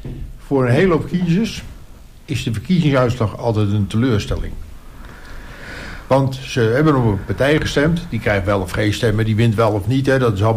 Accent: Rotterdam, South Holland, Netherlands; Nou, en ik ben Rotterdammer.

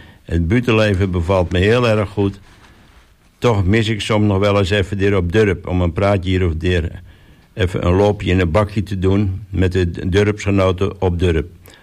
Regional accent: De Koog, North Holland, Netherlands; also born or lived in Den Helder; Ik ben eigenlijk van in de helder ben ik geboren als zoon van een banketbakker. En toen ik 4,5 jaar oud was, ben we met gezin verhuisd van de Helder naar Texel. We gingen naar de Koog te wonen.

